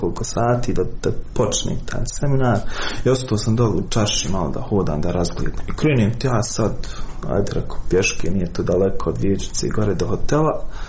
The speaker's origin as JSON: {"language": "Bosnian", "town": "Srebrenica", "region": "Republika Srpska", "country": "Bosnia & Herzegovina", "said": "pitam odakle si, preko ja sam iz Srebrenice."}